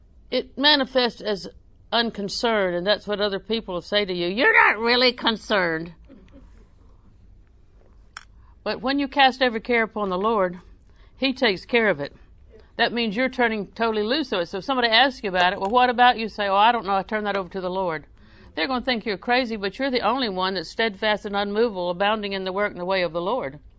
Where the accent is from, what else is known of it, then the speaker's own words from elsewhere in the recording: Auburndale, Florida, United States; I'm from Auburndale. We lived in Auburndale most of our life, but Mama was from Winter Haven.